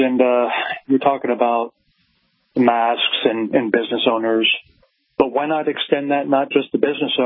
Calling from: Ohio, United States; The Buckeye State.

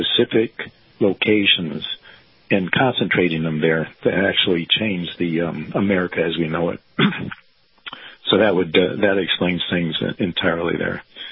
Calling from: Clearwater, Florida, United States; Hey, Kyle … in Clearwater.

